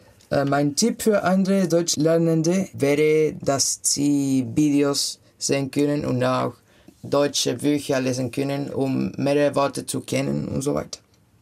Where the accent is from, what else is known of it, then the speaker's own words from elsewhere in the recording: Chile; German is a second language; ich komme aus Chile. Ich bin im Jahr 2001 geboren. Ich lerne Deutsch, weil ich in eine deutsche Schule gehe.